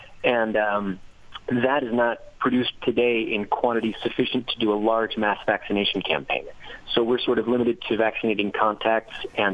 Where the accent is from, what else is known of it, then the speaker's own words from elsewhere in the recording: United States; me, I'm from the United States.